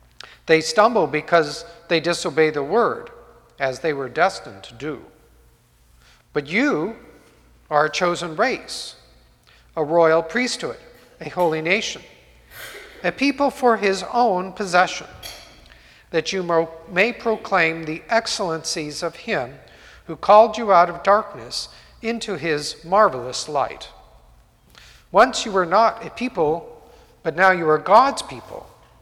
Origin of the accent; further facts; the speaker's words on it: San Jose, California, United States; Dear brothers and sisters in Christ, most of you know that I was raised in San Jose.